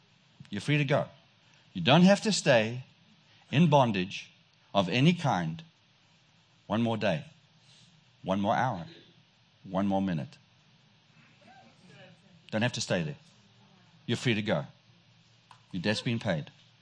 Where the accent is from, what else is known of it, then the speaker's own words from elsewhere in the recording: South Africa; you can tell I have a strange accent. But I was sent from South Africa to teach you how to speak.